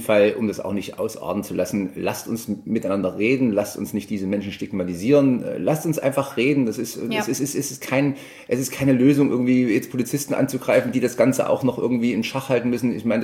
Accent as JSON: {"language": "German", "region": "Thuringia", "country": "Germany", "said": "wie dumm sind wir Thüringer eigentlich?"}